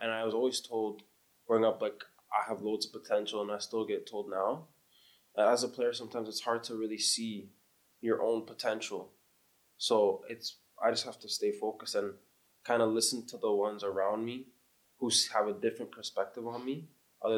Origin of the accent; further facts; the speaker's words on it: Canada; because I'm Jamaican and Canadian